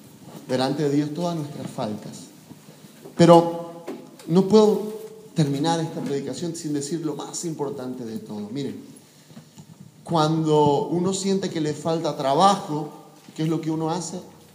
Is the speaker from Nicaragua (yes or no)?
no; Beni, Bolivia; Por ejemplo, yo soy del Beni, ¿ya? Y allá en el Beni, cuando están arreando el ganado, lanzan también unos gritos